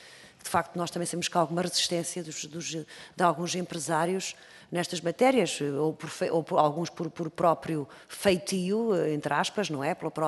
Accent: Aveiro, Portugal; sou da região de Aveiro, bastante industrializada.

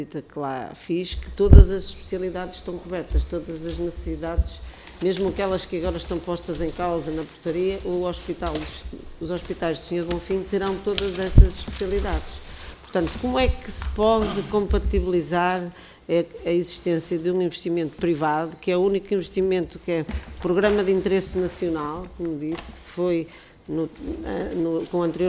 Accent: Porto, Portugal; eu sou do distrito do Porto

